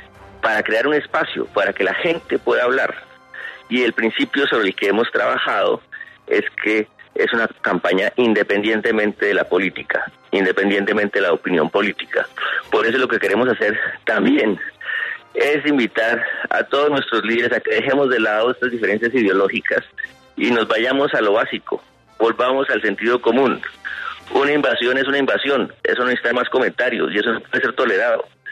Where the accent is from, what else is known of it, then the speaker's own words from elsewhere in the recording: Colombia; a nosotros como colombianos nos conmueve mucho, porque nosotros también tuvimos una guerra tremenda